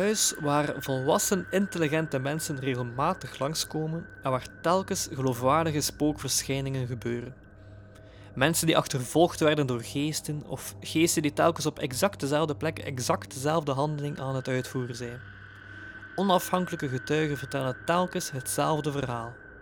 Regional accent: Koksijde, West Flanders, Belgium; ik ben afkomstig van Kokseide

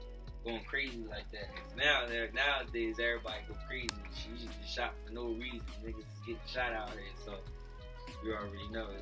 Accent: Philadelphia, Pennsylvania, United States; Yeah, I grew up in Philly mostly on the brink of getting older and grown.

